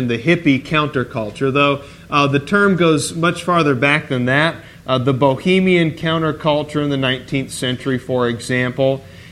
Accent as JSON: {"language": "English", "town": "Portland", "region": "Oregon", "country": "United States", "said": "You know, I mentioned I'm from Portland."}